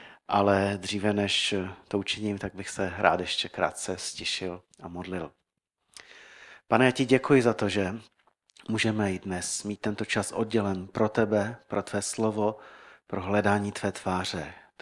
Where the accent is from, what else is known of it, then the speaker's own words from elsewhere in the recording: Karviná, Moravian-Silesian Region, Czechia; já jsem z Karviné jinak